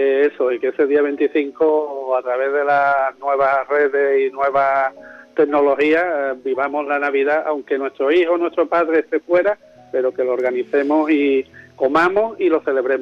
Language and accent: Spanish; Cádiz, Andalusia, Spain; also born or lived in Córdoba; yo no me crié en San Fernando, yo me crié en Cádiz.